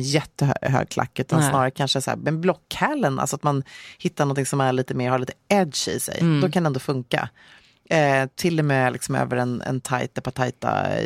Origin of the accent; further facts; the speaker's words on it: Luleå, Norrbotten County, Sweden; born there; Jag är född i Luleå, jag vet.